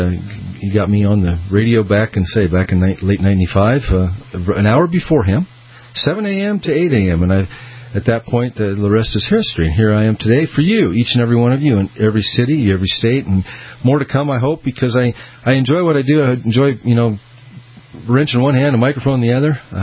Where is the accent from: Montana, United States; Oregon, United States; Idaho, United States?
Idaho, United States; Boise; right here in Boise, Idaho, my hometown.